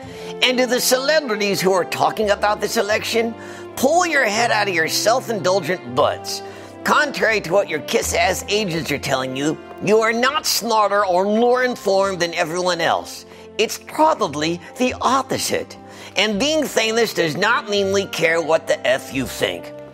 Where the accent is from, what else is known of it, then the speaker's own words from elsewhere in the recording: Jamaica; Say what? Who's African-American? I'm Jamaican, cracker.